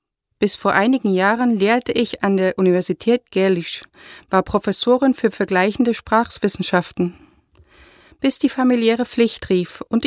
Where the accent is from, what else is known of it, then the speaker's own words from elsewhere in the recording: Zurich, Switzerland; ich komme aus Zürich